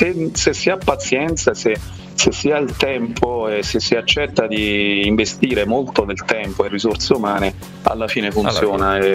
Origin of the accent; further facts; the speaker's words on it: Molise, Italy; mi dispiace dirlo da molisano